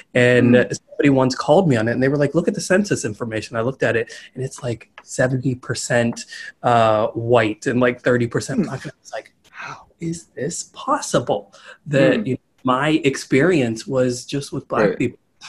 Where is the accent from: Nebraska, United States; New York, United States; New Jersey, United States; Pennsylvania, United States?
Pennsylvania, United States; Pittsburgh; I grew up in Pittsburgh, Pennsylvania. Yeah. Gotcha. And all the suburbs of Pittsburgh, Pennsylvania.